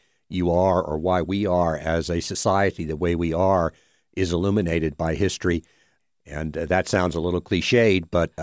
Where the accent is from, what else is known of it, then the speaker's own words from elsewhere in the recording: Virginia, United States; Virginia maps, because I'm from Virginia.